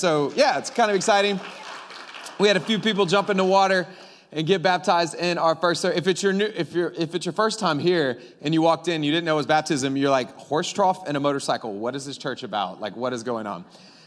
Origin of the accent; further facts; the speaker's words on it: Louisiana, United States; born there; I have family over in Texas. I was born in Louisiana, so kind of make that trip from Florida, Alabama, Mississippi, Louisiana, Texas.